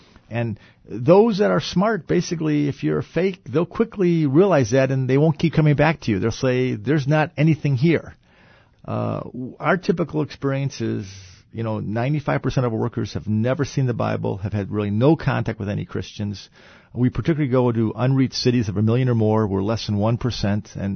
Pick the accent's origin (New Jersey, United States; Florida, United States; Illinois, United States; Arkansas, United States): Illinois, United States; Chicago; I grew up in the South Side of Chicago in a neighborhood that had a massive racial change from Irish Catholic to about 90% black. I learned to live as minority.